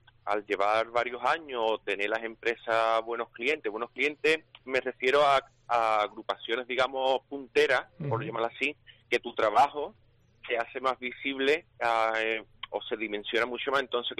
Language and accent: Spanish; Cádiz, Andalusia, Spain; porque aquí todos somos de Cádiz